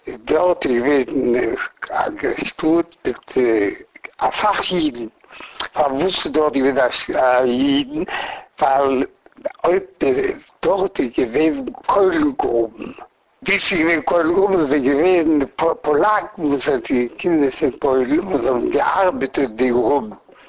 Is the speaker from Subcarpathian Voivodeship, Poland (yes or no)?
yes; Jaroslaw, Subcarpathian Voivodeship, Poland; now in Paris, France; Ich bin geboren in Polen, in Galicien.